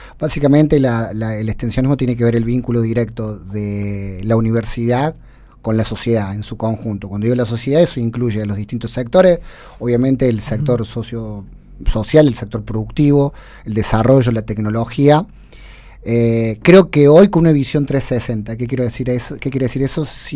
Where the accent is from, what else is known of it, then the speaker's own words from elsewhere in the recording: Córdoba, Argentina; accent: Córdoba; Yo soy de Córdoba, de ahí mi acento.